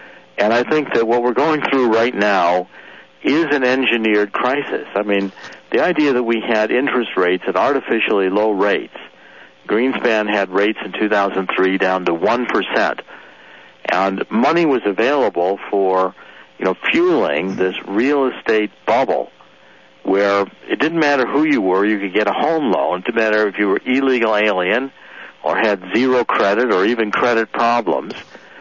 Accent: East Cleveland, Ohio, United States; I was born in Cleveland. I was born in East Cleveland. I've lived there, you know, until I was 21 years old.

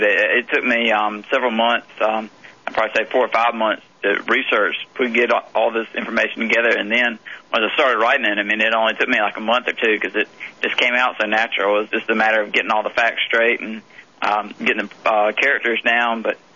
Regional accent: Atlanta, Georgia, United States; I grew up here in the Atlanta area

